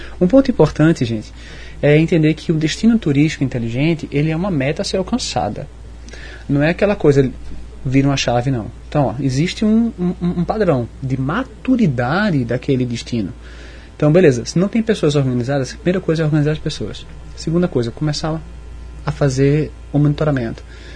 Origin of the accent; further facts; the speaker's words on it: Recife, Pernambuco, Brazil; Então, tem alguns, Recife, minha terra, né?